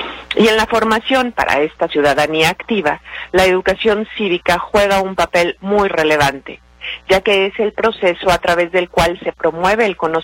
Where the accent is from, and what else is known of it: Mexico